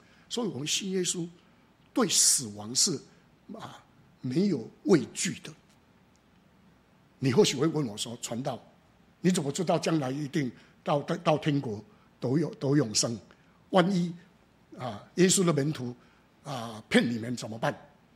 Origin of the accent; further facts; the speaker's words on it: Taiwan; 我们台湾人，拜神几乎都是为了求财。